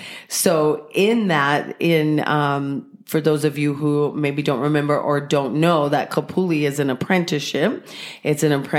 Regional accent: Colorado, United States; We've talked on some episodes that we're from Southern Colorado. Most of us have roots down there.

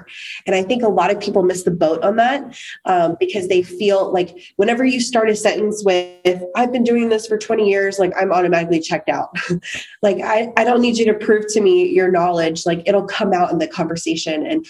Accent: Florida, United States; I came from Florida to Texas and I needed a job.

